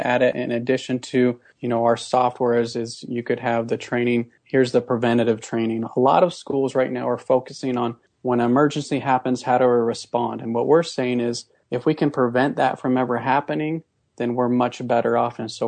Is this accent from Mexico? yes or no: yes; Mexico; also born or lived in United States / Austria; born in the United States, but my life and my family, we journeyed internationally, and I grew up in Mexico and Austria and spent the majority of my time in a culture not of my own.